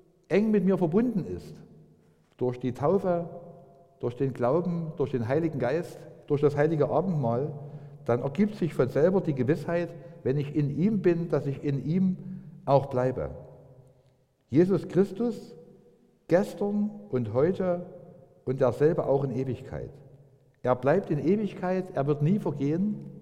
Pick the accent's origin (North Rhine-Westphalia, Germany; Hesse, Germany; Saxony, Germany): Saxony, Germany; Raschau; born there; Ich war vorgestern mit meiner Tochter in meinem Geburtsort Raschau.